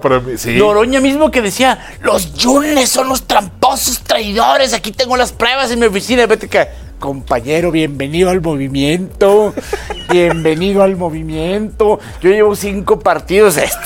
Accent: Mexico; No, yo soy de México.

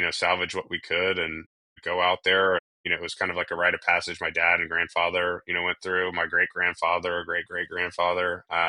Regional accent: Houston, Texas, United States; I grew up in Houston, Texas. Went to Memorial High School, Spring Branch Middle School, right?

